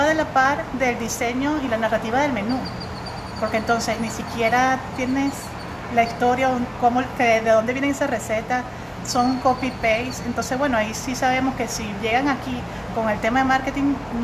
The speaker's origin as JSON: {"language": "Spanish", "country": "Venezuela", "moved": "yes", "lives_now": "Mexico", "said": "yo vengo de Venezuela y tengo aquí ya 15 años"}